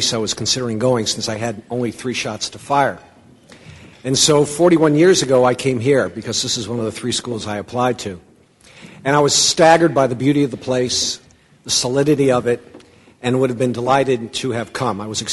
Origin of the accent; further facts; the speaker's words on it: Queens, New York, United States; born there; 41 years ago, I was born in Queens, New York, and I was going to public high school.